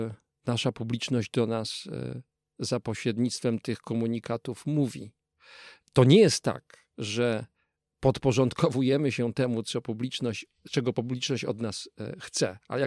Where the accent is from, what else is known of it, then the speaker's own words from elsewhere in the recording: Kraków, Lesser Poland, Poland; Nawet nie dlatego, że jestem stąd i mi to spowszedniało.